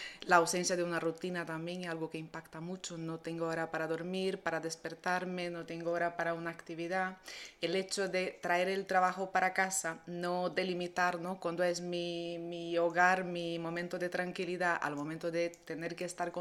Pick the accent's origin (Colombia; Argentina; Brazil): Brazil; Spanish is a second language; moved away as an adult; now in Granada, Spain; Pues llevo aquí casi 10 años, soy brasileña, hice la graduación y un máster en psicología clínica en Brasil y me vine a hacer mi tesis aquí.